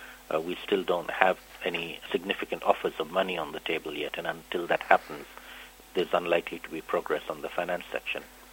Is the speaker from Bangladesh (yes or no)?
yes; Bangladesh; I come originally myself from Bangladesh